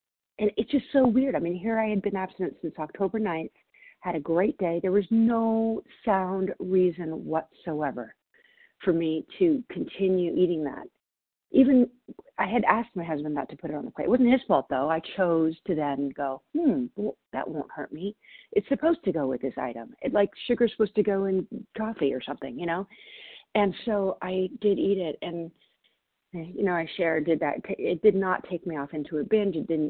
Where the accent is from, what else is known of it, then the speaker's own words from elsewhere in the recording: Everett, Washington, United States; I'm from Everett, Washington, and I am a recovered compulsive overeater and bulimic